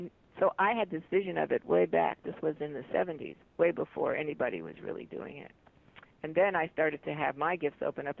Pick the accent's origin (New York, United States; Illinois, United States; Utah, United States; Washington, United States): New York, United States; New York City; I grew up in New York City and different things.